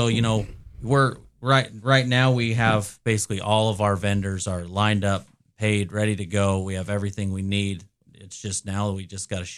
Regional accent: Logan, Utah, United States; also born or lived in Preston, Idaho; You know, I'm not. I grew up in Logan, Utah for the most part of my life, in Preston, Idaho. That's where I kind of hail from.

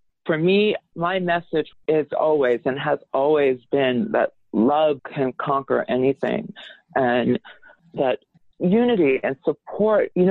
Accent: Brooklyn, New York, United States; born there; Bensonhurst, Brooklyn, which is a very, not a rough neighborhood in the sense of crime and stuff, but it was a very Italian immigrants.

